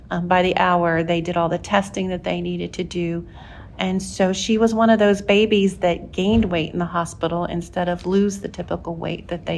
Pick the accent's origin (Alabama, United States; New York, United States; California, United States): Alabama, United States; born there; he was born in Pennsylvania and I was born in Alabama.